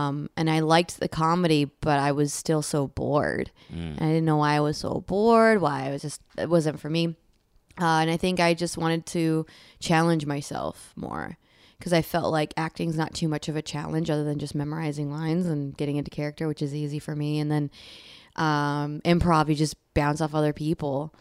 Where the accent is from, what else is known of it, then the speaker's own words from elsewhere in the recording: Phoenix, Arizona, United States; now in Encino, United States; No, I'm from Phoenix originally.